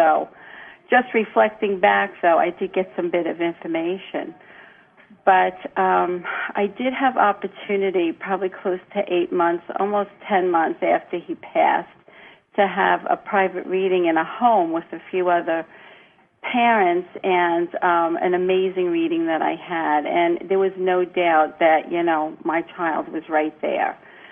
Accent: New York, United States; from New York.

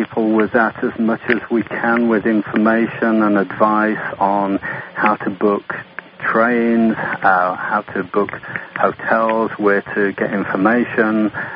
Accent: England, United Kingdom; now in United States; primarily because my wife, Cameron, is American and has family here, and I'm English and have family there, so we split our time.

